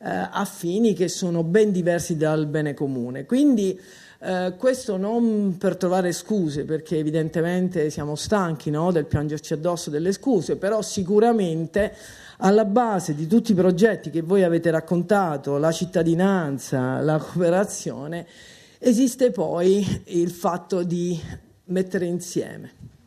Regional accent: Naples, Campania, Italy; sono napoletana pure, quindi per me le gnagnagna sono complicate

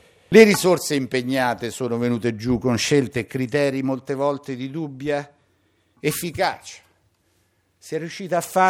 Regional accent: Molise, Italy; io se dovessi raccontarvi la vicenda della mia terra, del Molise

